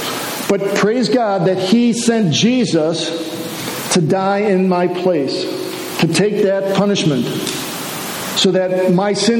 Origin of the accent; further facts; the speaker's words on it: Chicago, Illinois, United States; I'm from Chicago originally